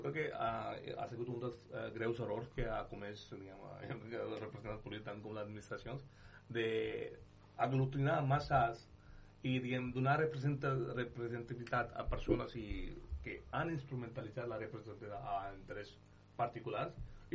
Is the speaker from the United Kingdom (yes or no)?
no; Pakistan; Catalan is a second language; jo que soc de Pakistan, d'origen pakistanès